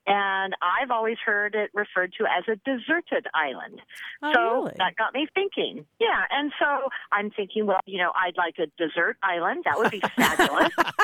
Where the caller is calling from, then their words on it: San Diego, California, United States; I'm calling from San Diego, California.